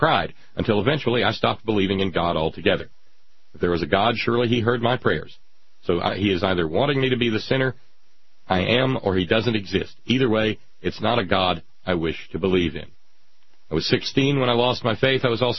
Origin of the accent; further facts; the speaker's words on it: Louisiana, United States; now in Monroe, United States; I moved here because it's more progressive than my hometown, also in Northeast Louisiana.